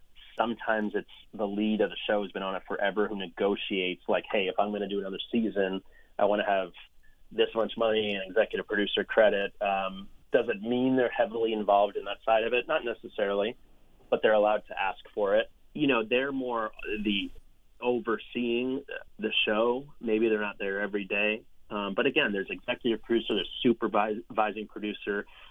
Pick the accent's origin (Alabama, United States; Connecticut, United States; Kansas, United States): Connecticut, United States; Guilford; I mean, I grew up in Guilford, Connecticut, in a log cabin, and all we had access to was local shows.